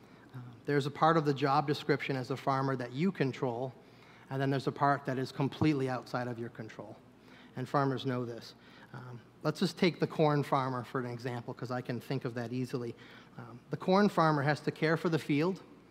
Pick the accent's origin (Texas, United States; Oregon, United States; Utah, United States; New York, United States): New York, United States; Eden; I grew up in Eden, New York, about 20 minutes south of here, so it was in farm country that I lived.